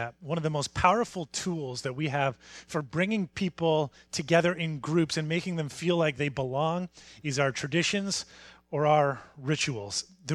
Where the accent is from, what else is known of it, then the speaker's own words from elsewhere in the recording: Canada; Solidarity, we're Canadian. We cheer for them.